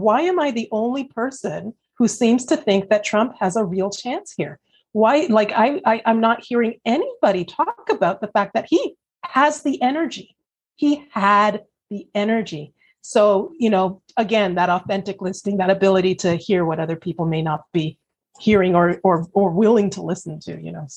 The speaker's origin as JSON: {"language": "English", "country": "Canada", "said": "I'm Canadian. I'm in Toronto, Canada, watching from the outside the American political landscape."}